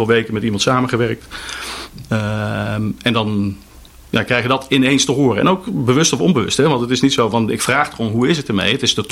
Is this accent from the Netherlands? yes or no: yes; Netherlands; En zo zijn wij Nederlanders ook.